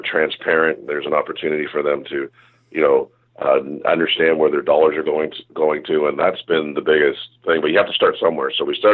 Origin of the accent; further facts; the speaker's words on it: Canada; I being a Canadian, I've seen it happen.